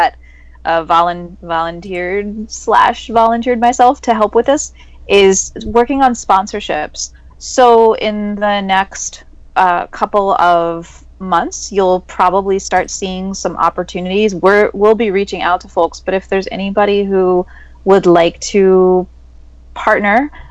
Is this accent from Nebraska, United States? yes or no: no; Florida, United States; Of course, here in the state of Florida, in my home state, we'll be building a lot of props